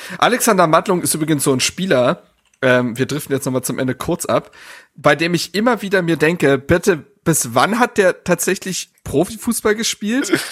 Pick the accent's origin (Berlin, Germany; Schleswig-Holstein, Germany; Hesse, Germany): Berlin, Germany; Und als Hertaner, als Berliner